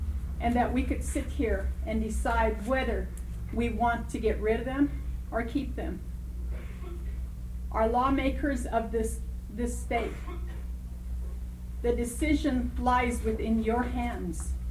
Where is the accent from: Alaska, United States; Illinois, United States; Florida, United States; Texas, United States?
Alaska, United States; Juneau; I am a full-blooded Tlingit Indian, born and raised in Juneau.